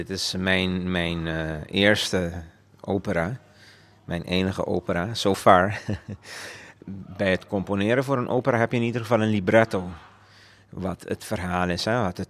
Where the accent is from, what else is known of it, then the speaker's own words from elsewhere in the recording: Curaçao; En ik kom uit Curaçao en ik ben opgegroeid met Curaçaose muziek.